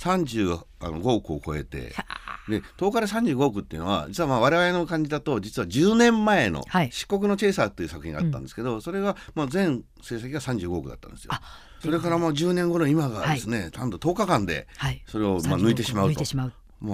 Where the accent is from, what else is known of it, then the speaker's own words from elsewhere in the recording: Aichi, Japan; now in Osaka, Japan; 大阪ね、僕愛知県なんですよ。